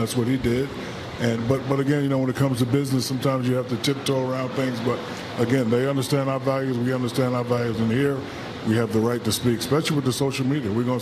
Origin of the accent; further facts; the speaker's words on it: United States; As American people, we do a lot of business in China, and they know and understand our values, and we understand their values. And one of our best values here in America is free speech.